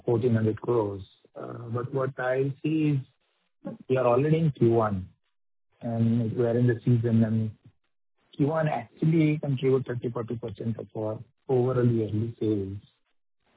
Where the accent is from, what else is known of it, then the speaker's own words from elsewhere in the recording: Bangalore, Karnataka, India; Yeah, but I'm from Bangalore